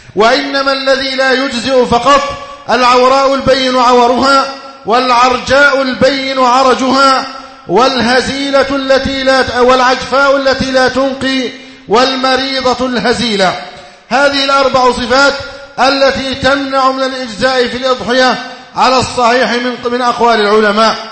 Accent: Egypt; اللهم اجعل بلادنا مصر أمنا أمانا، سخاء رخاء، وسائر بلاد المسلمين.

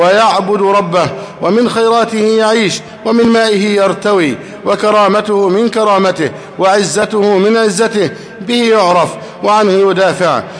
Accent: Egypt; أن بلدنا مصر ليست دولة إسلامية، وأن ولاتنا ليسوا بولاة شرعيين

